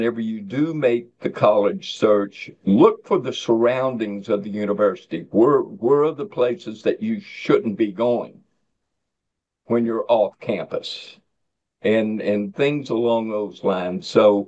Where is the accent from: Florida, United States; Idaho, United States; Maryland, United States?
Florida, United States; Miami; And I'm from Miami, Florida, and I don't like the snow.